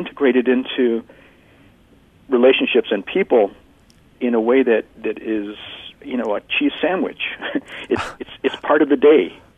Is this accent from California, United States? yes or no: no; Arizona, United States; as a kid, you think, well, man, that's just all made up. Because I was living in the desert. There's no snow and there's no kings. No king of Arizona